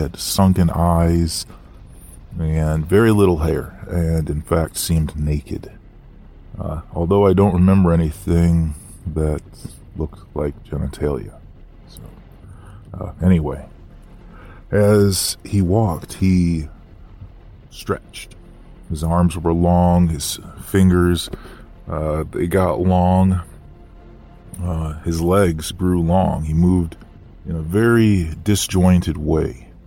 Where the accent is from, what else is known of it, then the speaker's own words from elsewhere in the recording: California, United States; I grew up in Northern California. I had a 70s childhood. Our neighborhoods were pretty free and full of kids.